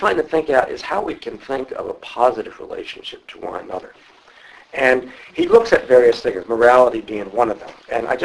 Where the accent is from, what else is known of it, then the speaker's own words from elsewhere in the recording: New York, United States; accent: New York; I'm a New York Province Jesuit, which you can probably recognize by my accent.